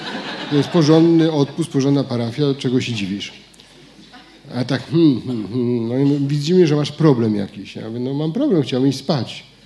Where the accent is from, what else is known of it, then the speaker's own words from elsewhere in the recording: Greater Poland Voivodeship, Poland; Jestem prostym chłopakiem z Wielkopolski. Zwyczajnym, prostym księdzem